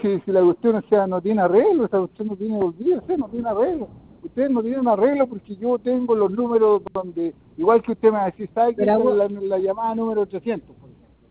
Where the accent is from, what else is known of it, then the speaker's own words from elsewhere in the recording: Chile; usted tiene que actuar como chileno porque aquí nosotros somos corteses, somos muy amables.